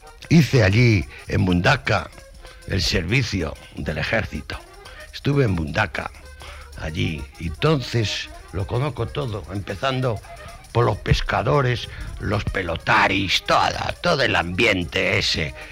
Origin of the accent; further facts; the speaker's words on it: Basque Country, Spain; now in Villarrubio, Spain; la provincia de Cuenca, ya soy medio vasco y medio de Cuenca, porque Cuenca me gusta, añoro Cuenca